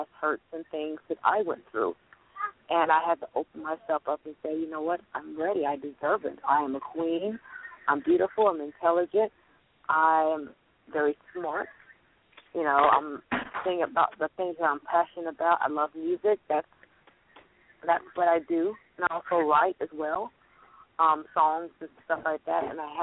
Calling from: Louisiana, United States; I'm calling from Louisiana, actually.

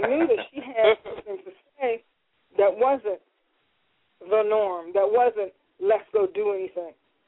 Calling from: Philadelphia, Pennsylvania, United States; I don't mind at all. … I'm calling from Philadelphia.

